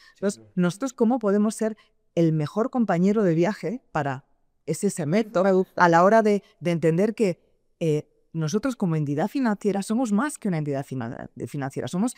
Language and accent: Spanish; Spain; moved away as an adult; now in Mexico; Yo pues llevo en el país 4 años, en este maravilloso país que adoro, México. Me vine de España